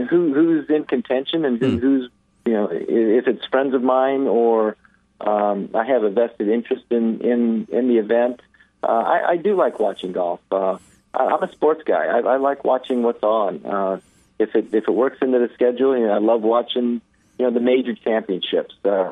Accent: California, United States; We're beach people. Growing up in Southern California, we're ocean people.

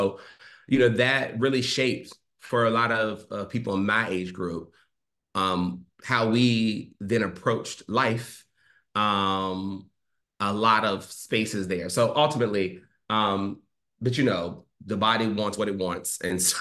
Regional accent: Richmond, United States; I'm from Richmond, and what was interesting about being from Richmond is that I grew up in what I would call a pretty bifurcated family.

